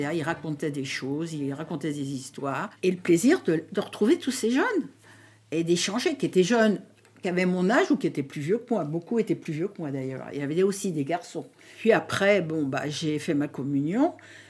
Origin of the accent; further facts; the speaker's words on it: Paris, Île-de-France, France; je suis née en 45. Je suis née à Paris, j'ai toujours vécu à Paris.